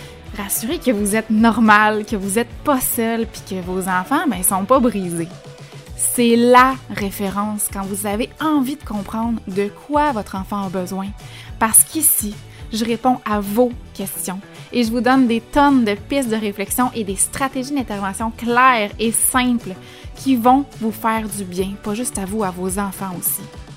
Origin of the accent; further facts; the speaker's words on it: Sherbrooke, Quebec, Canada; C'est une entreprise de mon patelin, donc de Sherbrooke.